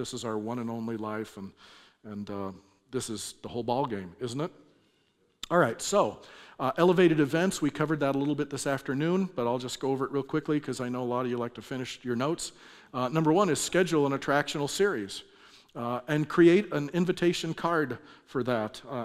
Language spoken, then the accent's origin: English; California, United States; we do the exact same thing because I'm from California.